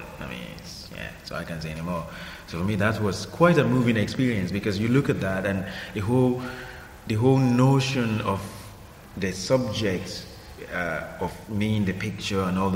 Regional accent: Nigeria; as a Nigerian, if I'd gone to South Africa to work or do anything, I would be banned for life from going to Nigeria, so it's quite heavy.

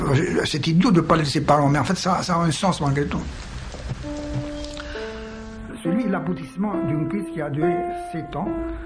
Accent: Romania; French is a second language; moved away as an adult; now in France; Alors, j'ai quitté la Roumanie, je suis venu en France, et le livre a paru en 1937, à mon absence.

